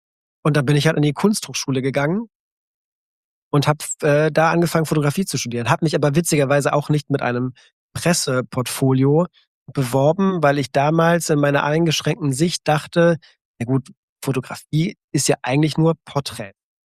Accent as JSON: {"language": "German", "country": "Belgium", "said": "Praktikum bei der Lokalredaktion von einer kleinen Zeitung bei uns in Belgien"}